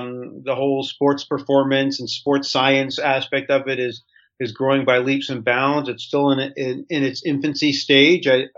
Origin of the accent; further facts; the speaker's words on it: Canada; because I'm from Canada, I kind of got pigeonholed into hockey